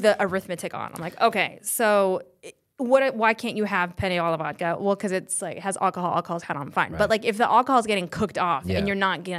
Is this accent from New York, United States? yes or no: no; Colorado, United States; now in Los Angeles, United States; I'm originally from Colorado. Both my parents are Iraqi, but I was born in Colorado.